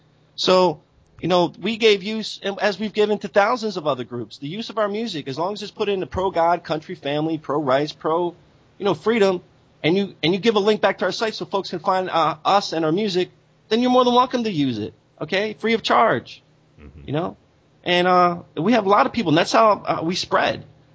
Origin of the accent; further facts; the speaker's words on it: United States; No, I'm an American.